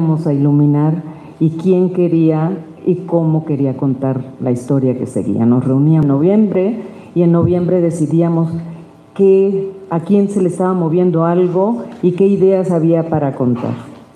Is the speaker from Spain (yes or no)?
no; La Paz, Baja California Sur, Mexico; Yo vengo de La Paz, Baja California Sur, soy una orgullosa norteña del sur, hija de don Amado y de doña Amelia, con 9 hermanos